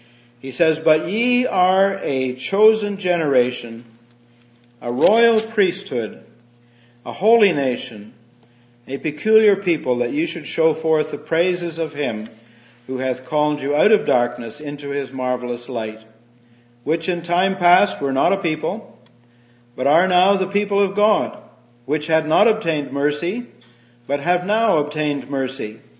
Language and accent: English; Canada; Oh, I'm a Canadian citizen.